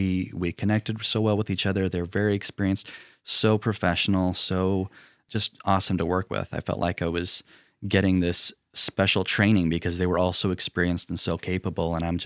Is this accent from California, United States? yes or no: no; Salem, Utah, United States; now in Provo, United States; I grew up in Salem. And so we moved back down here to Provo